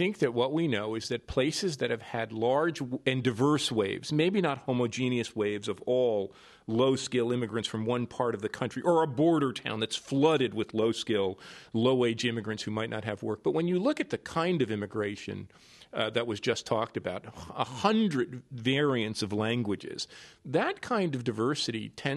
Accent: United States; now in Toronto, Canada; you mentioned that I'm an American who teaches at the University of Toronto.

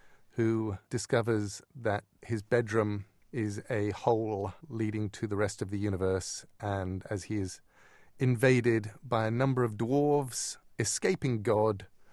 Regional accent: England, United Kingdom; Being English, I always loved the 3 minutes of Muppet Show that we got that you never got, because an English television hour was 2.5, 3 minutes longer.

